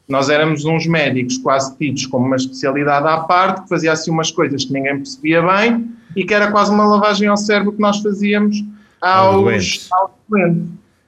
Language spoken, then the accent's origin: Portuguese; Castelo Branco, Portugal; para além de ser interno em Viseu, sou natural de Castelo Branco. Portanto, sou um homem aí da região centro.